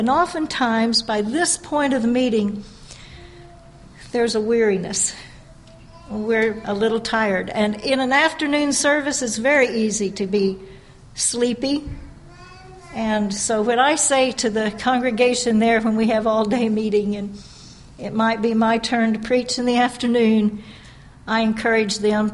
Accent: Guthrie, Oklahoma, United States; I've been coming to these meetings since I was born, for I was born here in Guthrie. And the Guthrie congregation was my congregation up until I was 18.

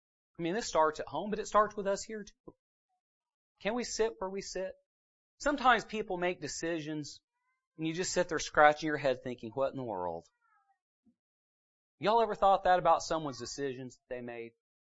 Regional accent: Pacific Northwest, United States; now in Midwest, United States; You know, I grew up in the Northwest and they are different than y'all here in the Midwest.

